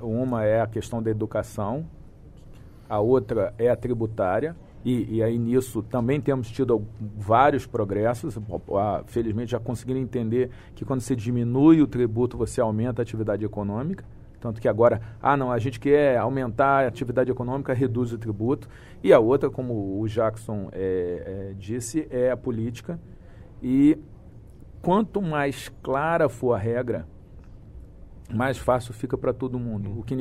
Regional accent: Rio de Janeiro, Brazil; eu sou do Rio de Janeiro, e no Rio de Janeiro nós tivemos um fenômeno muito grave

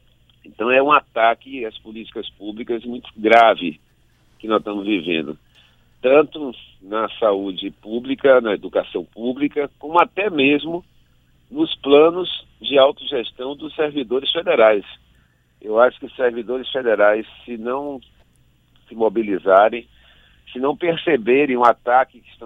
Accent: Salvador, Bahia, Brazil; eu sou de Salvador, eu sou servidor da Universidade Federal da Bahia.

